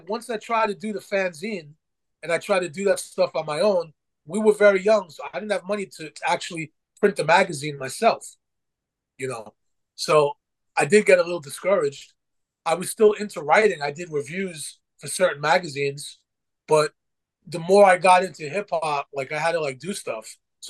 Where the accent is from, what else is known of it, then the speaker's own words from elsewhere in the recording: Brooklyn, New York, United States; we're from Brooklyn